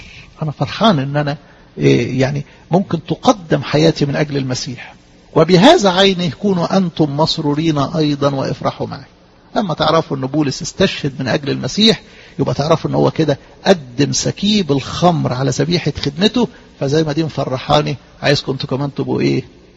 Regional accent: Egypt; moved away

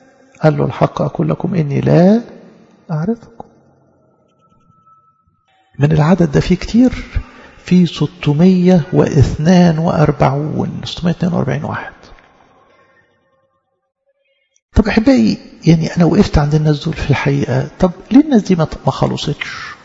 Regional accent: Egypt; أنا قبطي بحسب يعني المفاهيم الدينية، مش بكلم على الجنسية كمصري أو غيره، ولا أنا أعيش زي الأمريكان ولا الأسترار ولا الكنديين اللي أنا عايش في وسطيهم؟

